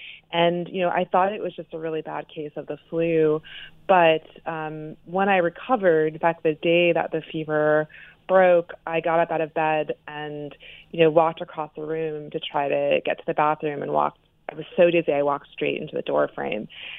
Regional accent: Florida, United States; I grew up in Florida and didn't travel much, but, was always fascinated by foreign languages and foreign cultures.

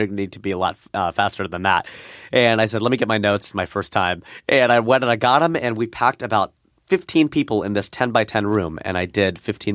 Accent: Fairfield, Ohio, United States; also born or lived in Hamilton; I was born in Hamilton. I was raised in Fairfield. And I went to Fairfield High School, went to University of Cincinnati, and I worked at Procter & Gamble. So I'm about as Cincinnati as it gets.

